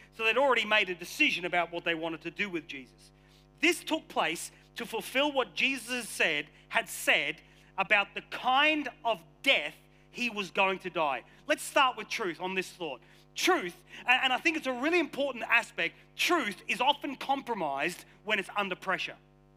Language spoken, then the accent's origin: English; Australia; also born or lived in England; I'm English born, Australian raised.